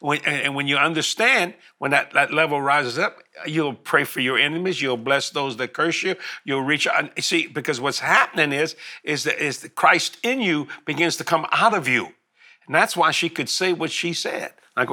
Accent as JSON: {"language": "English", "town": "New Orleans", "region": "Louisiana", "country": "United States", "said": "because we're from New Orleans"}